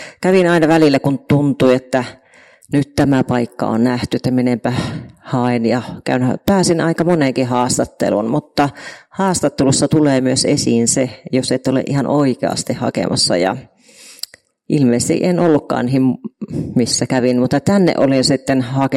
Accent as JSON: {"language": "Finnish", "town": "Jyväskylä", "region": "Central Finland", "country": "Finland", "said": "Olen Jyväskylästä siis kotoisin."}